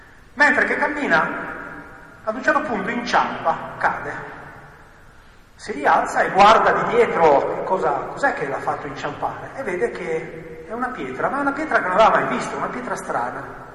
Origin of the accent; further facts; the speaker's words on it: Liguria, Italy; Io produco olio molto modestamente, sono della Riviera dei Fiori, quindi produco il famoso olio di olive vergiasche.